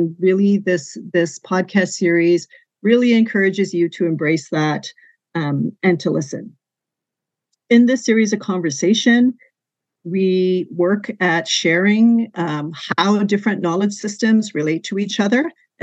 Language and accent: English; Whitefish River First Nation, Ontario, Canada; I am Anishinaabe from Whitefish River First Nation. I'm actually sitting in my community today